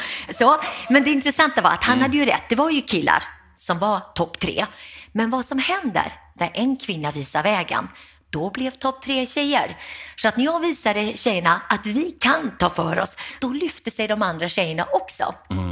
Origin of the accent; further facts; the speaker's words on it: Gothenburg, Västra Götaland County, Sweden; efter en lång resa hamnade vi i Göteborg, miljonprogrammet Gammels Göteborg, arbetarkvarter Västra Frölunda. Och där växte jag upp. Jag hade 8 syskon, mormor och farmor som bodde hemma hos oss.